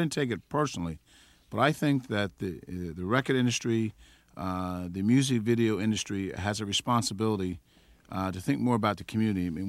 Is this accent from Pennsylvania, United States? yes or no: yes; Philadelphia, Pennsylvania, United States; I grew up in West Philadelphia, out near 56 and Girard Avenue, 56 and Alfred Avenue. I'm the oldest of seven children.